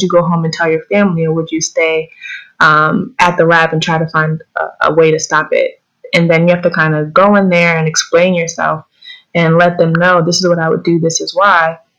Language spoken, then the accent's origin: English; Pennsylvania, United States; now in Orlando, United States; I'm originally from Pennsylvania, but those winters were getting harsher and harsher, so I couldn't do it anymore.